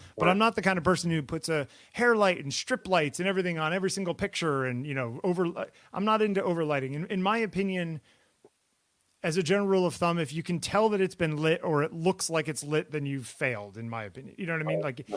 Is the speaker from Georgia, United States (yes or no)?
no; Connecticut, United States; I grew up in Connecticut. I think it's like some weird Puritan thing.